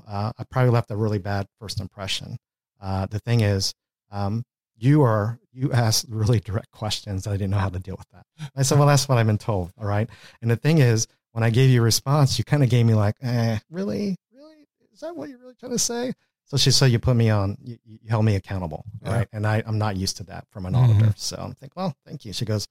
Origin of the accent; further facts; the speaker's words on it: Wales, United Kingdom; I'm Welsh, so I got a free pass.